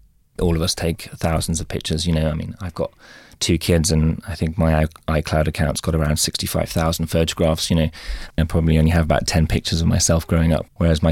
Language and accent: English; Walsall, West Midlands, United Kingdom; I was brought up in Walsall, just outside of Birmingham.